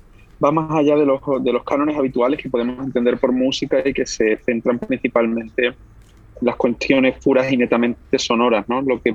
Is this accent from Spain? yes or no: yes; Spain; moved away as an adult; now in Switzerland; Yo es cierto que soy español, pero ya hace muchos años ya que salí de España, hace casi 10 años que vivo en Suiza, ¿no?